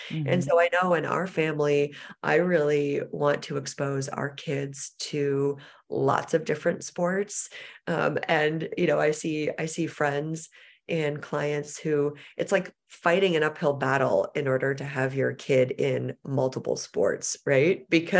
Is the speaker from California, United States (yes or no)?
no; Seattle, Washington, United States; And so I was a three sport athlete growing up in Seattle.